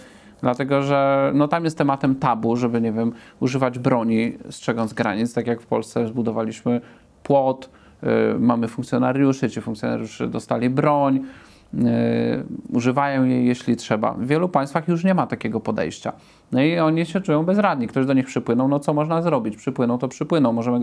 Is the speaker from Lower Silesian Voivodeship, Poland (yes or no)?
no; Lubusz Voivodeship, Poland; Jeden z takich ośrodków moich rodzinnych stron w województwie lubuskim jest na zamkniętym poligonie.